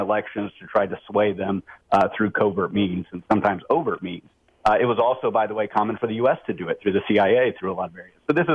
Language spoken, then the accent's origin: English; United States; as an American, I don't want that stuff being leaked to the media.